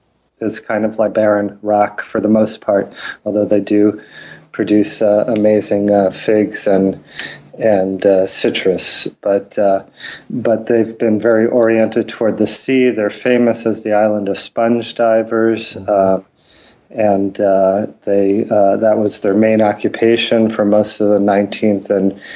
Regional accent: New York City, New York, United States; And I was a kind of kid growing up in New York City. I cared a lot about food.

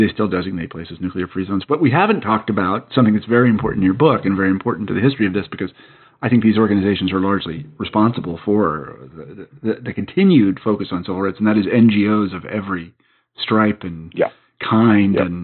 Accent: United States; And it seemed to me as an American, well, obviously, if you want to leave your country, you should be able to leave your country.

